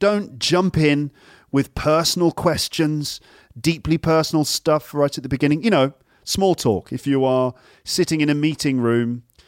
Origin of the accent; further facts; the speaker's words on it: United Kingdom; I'm British.